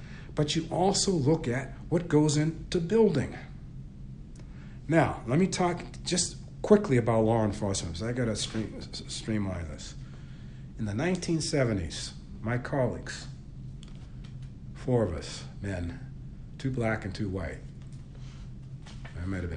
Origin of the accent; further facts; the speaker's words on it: Roxbury, Massachusetts, United States; And it reminds me growing up in Roxbury, Massachusetts